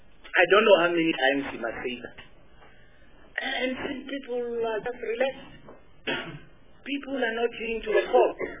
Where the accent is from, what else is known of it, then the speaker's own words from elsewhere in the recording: Limpopo, South Africa; I come from Limpopo. Mwami Dryden is my home. I come from Mwami.